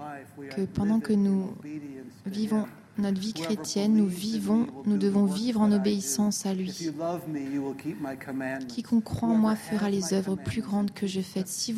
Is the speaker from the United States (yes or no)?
yes; Minnesota, United States; Vous savez, je viens du Minnesota et pour moi, il fait chaud à partir de 15 degrés.